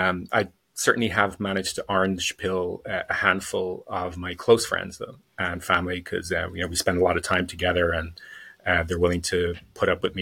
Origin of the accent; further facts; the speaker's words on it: Dublin, Leinster, Ireland; I grew up in Dublin, Ireland.